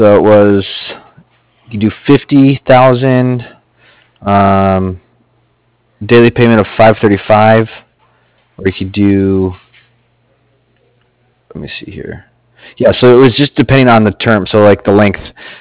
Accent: Colorado, United States; Yeah, when I was growing up in Colorado, I used to bow hunt all the time with my dad.

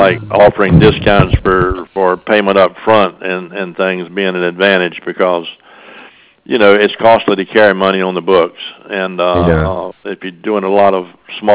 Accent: East Coast, United States; now in Eugene, United States; We're from the East Coast in here, and in 1971, there was a lot of unrest in the education system here, and we said there's a better way to live. So we bought a business in Eugene, Oregon

